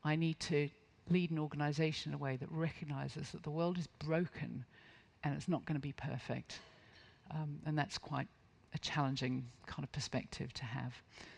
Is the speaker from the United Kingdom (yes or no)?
yes; North East England, United Kingdom; I'm from the Northeast. This is close to our hearts.